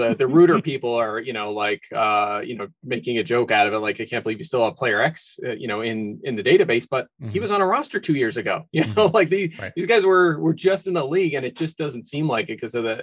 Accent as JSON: {"language": "English", "town": "Philadelphia", "region": "Pennsylvania", "country": "United States", "tie": "born or raised there", "said": "I grew up in the Philly area. So obviously this one's a little close to my heart growing up at the Vet"}